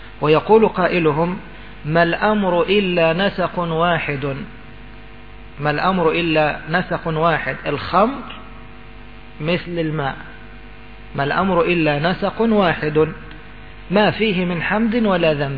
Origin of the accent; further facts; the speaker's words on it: Kafr El Sheikh Governorate, Egypt; انا في مرحلة التعليم كنت ادرس في دسوق، فكانوا في هذا المولد، مولد الدسوقي، انا اعرف رجل كان يبيت مع امرأة، هذا الرجل من عندنا من كفر الشيخ